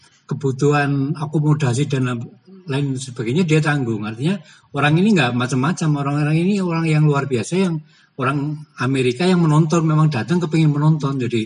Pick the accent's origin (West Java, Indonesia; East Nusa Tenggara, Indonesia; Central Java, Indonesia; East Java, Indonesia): Central Java, Indonesia; Banyumas; born there; saya latar belakangnya saya lahir di Banyumas